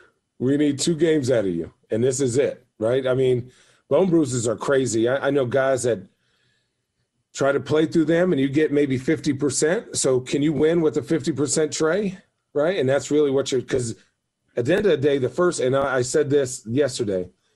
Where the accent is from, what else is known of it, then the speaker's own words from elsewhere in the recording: Phoenix, Arizona, United States; I know I'm from Phoenix, so I'm a homer.